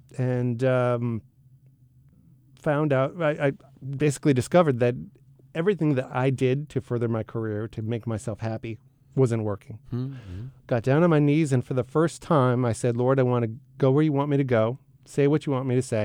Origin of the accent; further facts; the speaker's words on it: Canada; moved away as an adult; now in United States; I am Canadian.